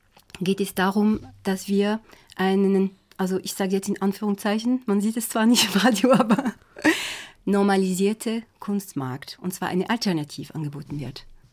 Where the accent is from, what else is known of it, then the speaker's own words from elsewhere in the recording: France; German is a second language; ich bin Französin und habe auch schon Französischkurse gegeben.